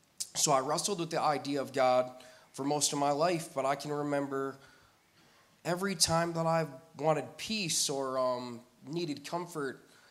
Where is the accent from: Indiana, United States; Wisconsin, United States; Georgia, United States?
Indiana, United States; Elkhart; I was raised in a single mother's home in the inner city. I'm from Elkhart, Indiana.